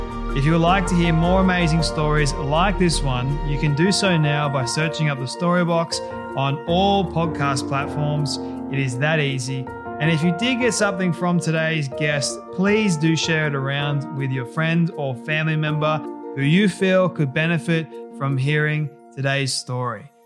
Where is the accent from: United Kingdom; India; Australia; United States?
Australia; And I'm Aussie, so.